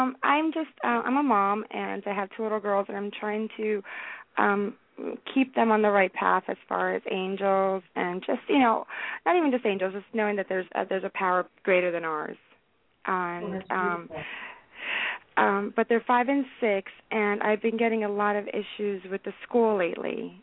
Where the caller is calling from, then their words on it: New Jersey, United States; I'm calling from New Jersey.